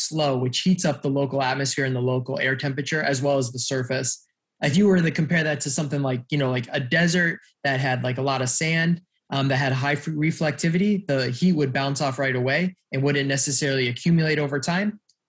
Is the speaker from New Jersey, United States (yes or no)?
no; Cleveland, Ohio, United States; The neighborhood that I grew up in Cleveland was like a food desert.